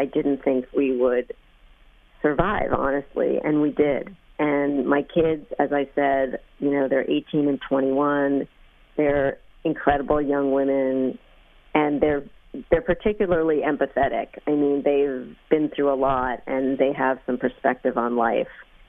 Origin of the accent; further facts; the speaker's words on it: Brooklyn, New York, United States; we live in a beautiful home in Cambridge. We have a garden. You know, I grew up in Brooklyn. We had no garden.